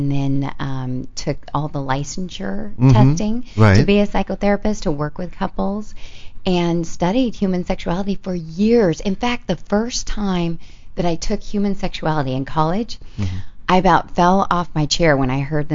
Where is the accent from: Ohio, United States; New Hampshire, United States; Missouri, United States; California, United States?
California, United States; Bakersfield; now in Irvine, United States; I'm originally from Bakersfield.